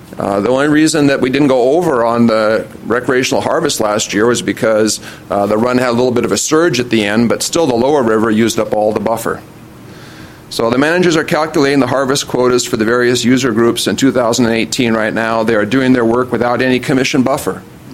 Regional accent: Longview, Washington, United States; from Longview, a commercial advisor for the Columbia.

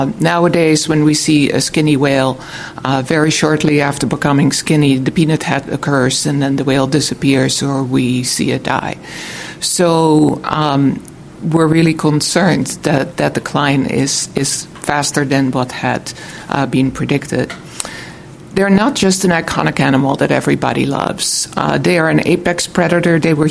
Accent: Friday Harbor, Washington, United States; I'm from Friday Harbor, San Juan Island

